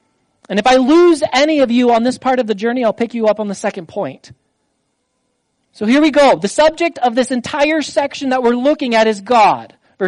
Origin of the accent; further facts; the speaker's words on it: Iowa, United States; Well, I grew up Christian. Well, I grew up in Northwest Iowa, and everyone's a Christian in Northwest Iowa.